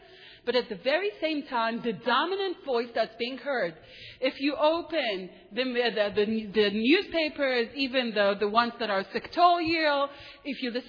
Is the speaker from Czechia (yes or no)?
no; Israel; When I was growing up in Israel, right, and I grew up in a house that's modern Orthodox